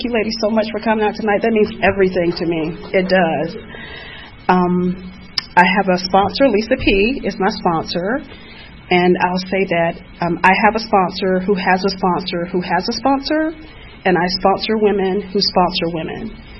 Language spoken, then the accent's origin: English; Atlanta, Georgia, United States; I am a native of Atlanta. Any other Grady babies in the house?